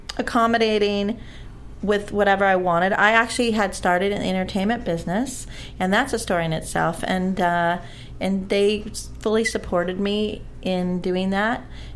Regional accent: California, United States; But when you are born and raised in California, that's inevitable.

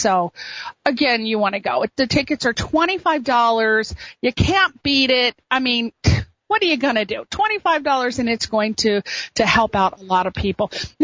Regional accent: East Coast, United States; I guess because I'm from the East Coast, I like everybody to be aware of what's going on.

